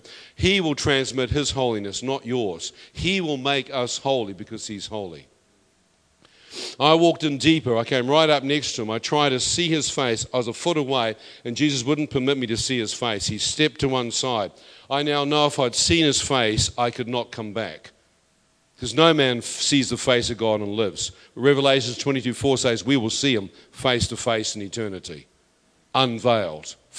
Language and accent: English; New Zealand; And I'm a Kiwi.